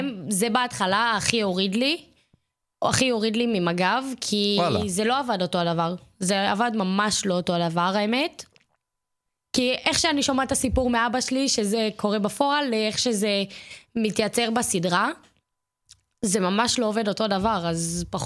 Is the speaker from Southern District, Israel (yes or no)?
yes; Dimona, Southern District, Israel; כי אני באה מדימונה.